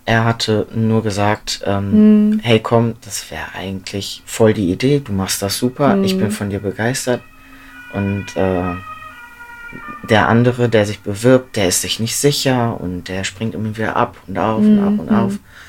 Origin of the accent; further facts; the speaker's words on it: Dortmund, North Rhine-Westphalia, Germany; now in Rostock, Germany; Ich bin in Dortmund aufgewachsen.